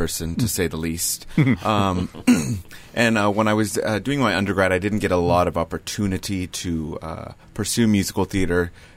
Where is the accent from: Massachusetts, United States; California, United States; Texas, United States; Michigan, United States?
Texas, United States; Amarillo; Amarillo, Texas.